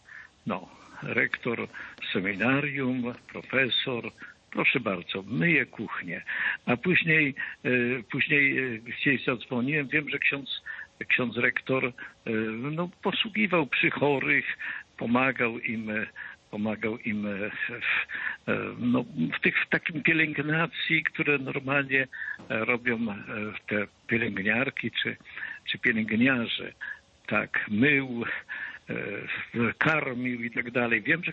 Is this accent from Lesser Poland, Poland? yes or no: yes; Olkusz, Lesser Poland, Poland; Bo to jest z moich rodzinnych stron. Jestem z Olkusza, on też niedaleko stamtąd.